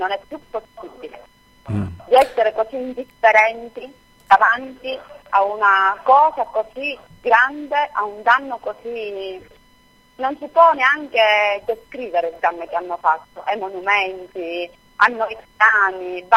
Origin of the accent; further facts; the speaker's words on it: Camastra, Sicily, Italy; A me, di Camastra, io amo il mio paese. Per loro non c'è niente, per me c'è tutto. C'è la famiglia, la mia famiglia è Camastra.